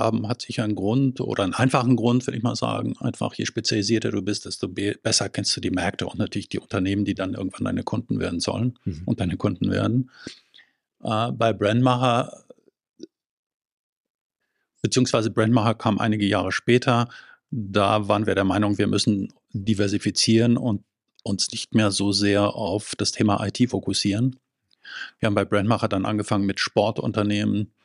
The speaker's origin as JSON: {"language": "German", "country": "France", "tie": "born or raised there", "moved": "as an adult", "lives_now": "Munich, Germany", "said": "ich bin Franzose natürlich bei dem Vornamen, überrascht niemanden, vermutlich zweisprachig aufgewachsen, habe meine Kindheit und meine Schule und mein Studium in Frankreich verbracht. Direkt nach dem Studium bin ich nach München gekommen"}